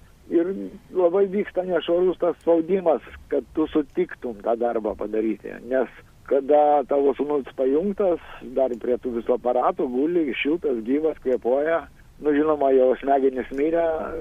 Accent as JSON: {"language": "Lithuanian", "town": "Kaunas", "region": "Kaunas County", "country": "Lithuania", "said": "Aš esu kaunietis"}